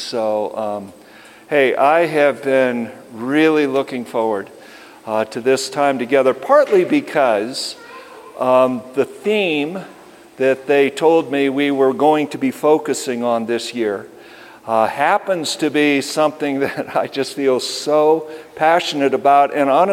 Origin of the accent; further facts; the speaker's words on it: Plentywood, Montana, United States; born there; And I was born in Plentywood, Montana.